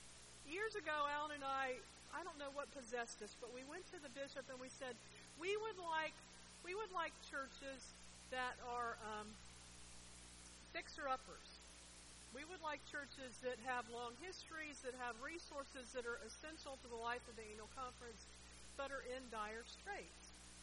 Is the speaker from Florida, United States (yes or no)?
yes; Florida, United States; When I grew up in Florida, I'm a Florida native. My parents are Florida natives, so we're kind of rare birds.